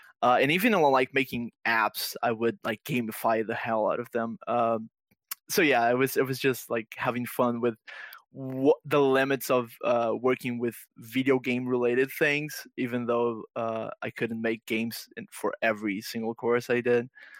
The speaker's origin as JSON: {"language": "English", "country": "Brazil", "tie": "born or raised there", "second_language": "English", "said": "I saw a couple of companies that did games back in Brazil, my hometown."}